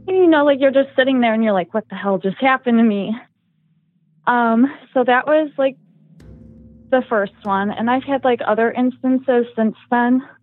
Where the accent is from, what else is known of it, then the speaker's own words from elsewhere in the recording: Midwest, United States; But I am from the Midwest.